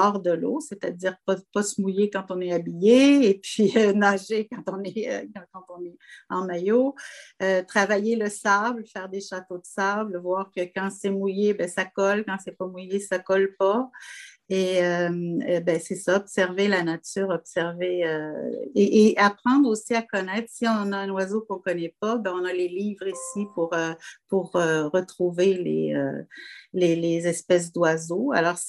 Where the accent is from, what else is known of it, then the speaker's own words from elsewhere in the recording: Montreal, Quebec, Canada; Alors, j'ai été élevée à Montréal, mais j'ai eu la chance d'avoir un chalet familial au bord d'un lac, dans la forêt des Hautes-Laurentides, avec les montagnes alentour.